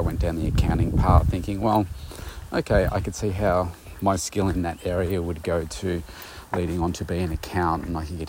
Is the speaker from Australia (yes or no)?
yes; Bendigo, Victoria, Australia; go back to my hometown of Bendigo and spend out the rest of my years there.